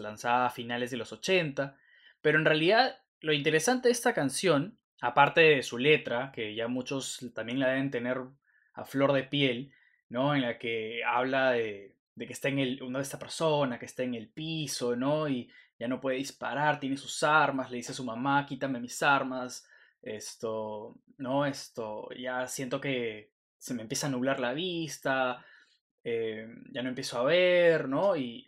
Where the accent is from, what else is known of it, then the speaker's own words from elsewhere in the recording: Piura, Peru; el portero de mi colegio, yo vengo de Piura